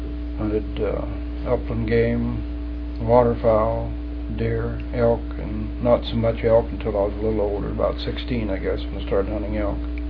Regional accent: La Grande, Oregon, United States; No, I was born in La Grande.

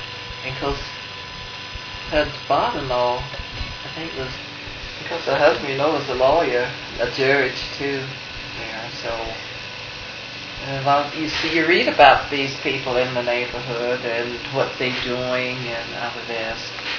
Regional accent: Georgia, United States; born there; Let's see, I was born in Georgia, then later moved to Florida, and I guess I did go back.

